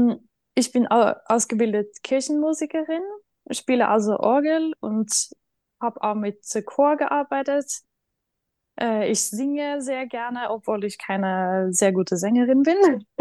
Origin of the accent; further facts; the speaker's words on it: Norway; German is a second language; now in Leipzig, Germany; also ich komme eigentlich aus Norwegen, aber wohne seit ein paar Jahren in Leipzig.